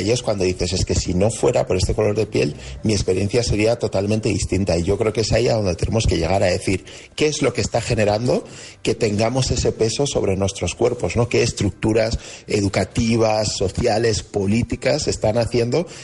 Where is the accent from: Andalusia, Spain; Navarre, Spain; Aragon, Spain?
Aragon, Spain; Huesca; se me identifica como extranjero, de Estados Unidos o latinoamericano o africano, pero nunca a nadie, ¿no?, me ha dicho a la primera, ¿no?, que si soy español, si soy de Huesca